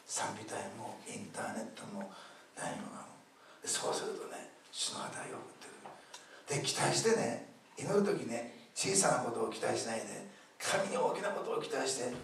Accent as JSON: {"language": "Japanese", "region": "Osaka", "country": "Japan", "tie": "born or raised there", "said": "私大阪生まれの大阪さしたの、ね、全然違うんだから"}